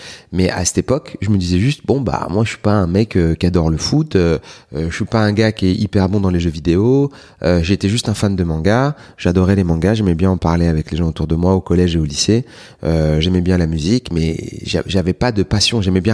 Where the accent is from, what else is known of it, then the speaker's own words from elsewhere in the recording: Île-de-France, France; moi, j'ai grandi en Seine-Saint-Denis, d'accord, dans une famille qui est venue d'Algérie dans les années 50.